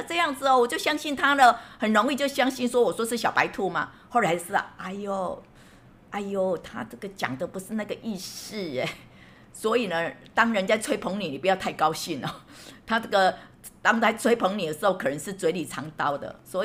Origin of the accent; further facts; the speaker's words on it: Taiwan; 那呢我们台湾人表达就会说，哎呀不客气，这是应该的哦